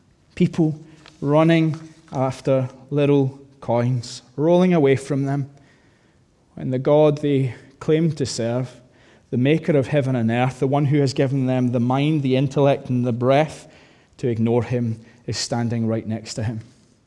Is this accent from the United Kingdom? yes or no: yes; United Kingdom; because we're British after all